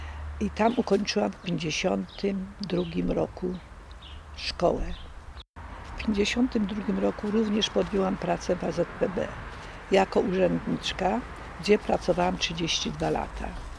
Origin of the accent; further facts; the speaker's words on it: Sułkowice, Lesser Poland, Poland; Rodzice moi to … Pamiętam jako dziecko nalot Niemców na naszą wioskę Sułkowice.